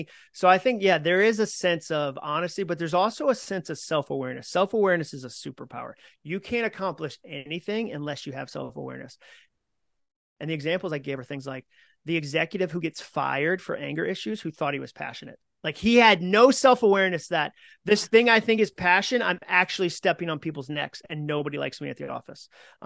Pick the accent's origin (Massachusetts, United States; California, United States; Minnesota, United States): Massachusetts, United States; I don't know if it's because I grew up in Mass and like where the winters are hard, dude